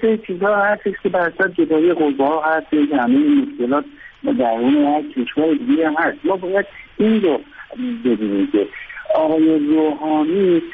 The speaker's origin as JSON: {"language": "Persian", "country": "Iran", "said": "واقعیت به عنوان یک ایرانی به عنوان یک مهندس ایرانی میگم"}